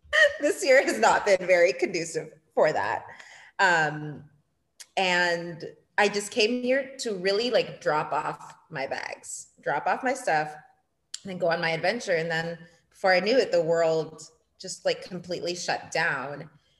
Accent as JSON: {"language": "English", "country": "Ethiopia", "tie": "born or raised there", "also_born_or_lived": "Portugal", "lives_now": "Cabo Verde", "said": "I had never lived here full time. I grew up in Portugal. I was born in Portugal, grew up mostly in Ethiopia, a little bit in Portugal, and I'm half Mozambican, half Cape Verdean. I am what they call a TCK, a third culture kid."}